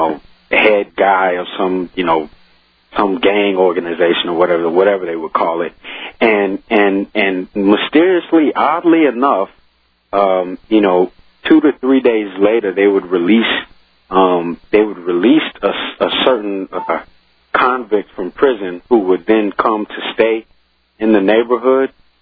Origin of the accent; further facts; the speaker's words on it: Austin, Texas, United States; in the neighborhood I grew up in Dove Springs, which is a southern neighborhood here in Austin.